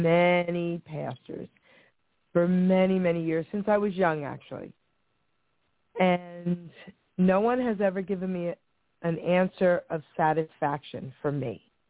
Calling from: New Jersey, United States; from New Jersey.

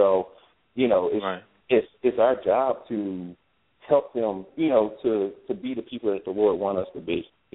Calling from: Spartanburg, South Carolina, United States; Oh, I'm calling from South Carolina, Spartanburg.

